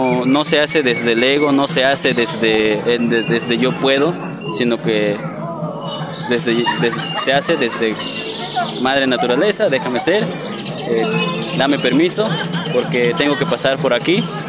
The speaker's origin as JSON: {"language": "Spanish", "town": "Cuetzalan", "region": "Puebla", "country": "Mexico", "said": "aquí de Cuetzalan. Entonces, desde pequeños, pues de alguna manera nos enseñan a pedir permiso siempre"}